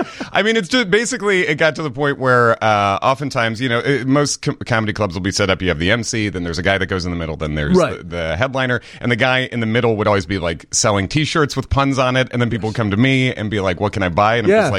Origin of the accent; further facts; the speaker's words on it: Hinsdale, Illinois, United States; I'm actually from Hinsdale.